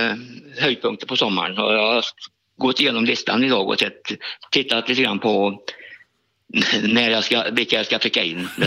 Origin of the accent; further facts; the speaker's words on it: Värmland, Sweden; Jag är ju född upp i norra Värmland